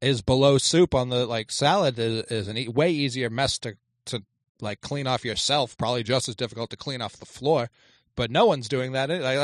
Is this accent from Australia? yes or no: no; Ireland; Like tea, I like because I'm Irish.